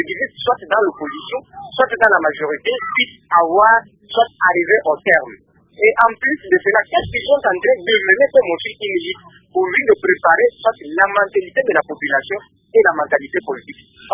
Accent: DR Congo; je viens de la République démocratique du Congo

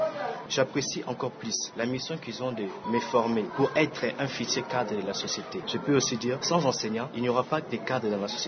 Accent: Bandundu, Kwilu, DR Congo; Je venais de la ville de Bandundu. Et puis, parce que mon père était en mutation, à la fin de la mutation, nous sommes venus à Kinshasa.

